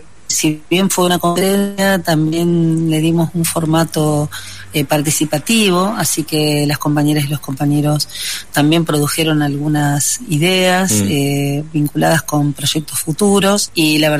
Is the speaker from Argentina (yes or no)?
yes; Santa Fe, Argentina; Yo vengo de la provincia de Santa Fe, donde la problemática de atentar contra la vida en el humedal se ha vuelto moneda corriente.